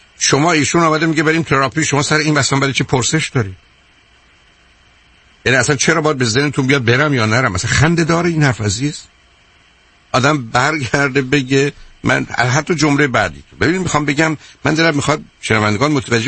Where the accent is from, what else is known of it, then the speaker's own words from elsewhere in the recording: Iran; moved away; من الان 37 سال از ایران بیرون آمدم،